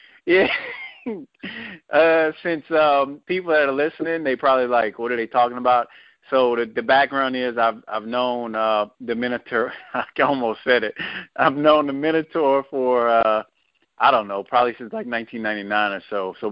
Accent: New Orleans, Louisiana, United States; And I ain't from Chalmette. I can get that shit straight. I'm from New Orleans, Louisiana.

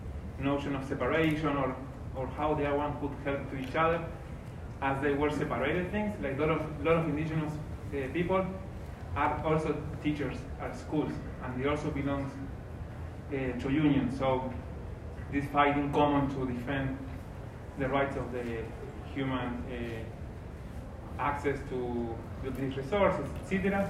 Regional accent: Jujuy, Argentina; English is a second language; I'm from Argentina, I'm from Les Poblis, so I live in Jujuy

